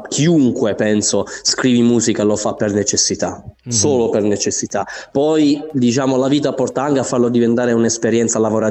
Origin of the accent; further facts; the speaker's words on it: Apulia, Italy; anche la storia del Gargano e della mia terra in questa maniera